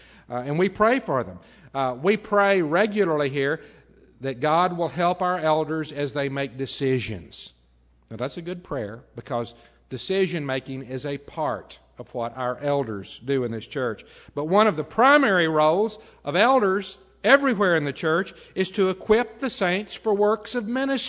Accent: Snyder, Texas, United States; I remember a man who was in the church where I grew up back in Snyder, Texas

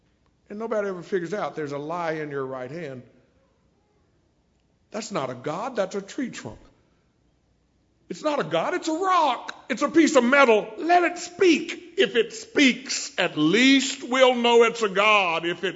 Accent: Oklahoma, United States; When I was a boy growing up in Oklahoma, probably in Missouri too, there was this little joke.

